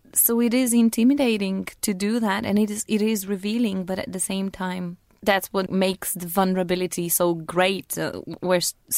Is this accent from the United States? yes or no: no; North Macedonia; English is a second language; now in England; I come from Macedonia, but also I come from an Aromanian family. Aromanians are a group of people across the Balkans. They have, like, some people think, Latinized background.